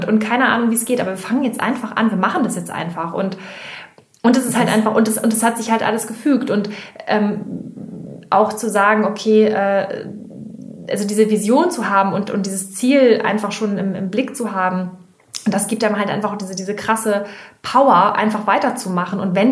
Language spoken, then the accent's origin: German; Hamburg, Germany; wir kommen aus Hamburg